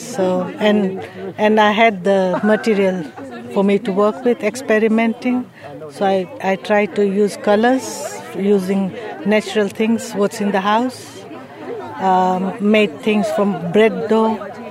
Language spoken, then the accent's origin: English; Loughborough, East Midlands, United Kingdom; I'm from Loughborough.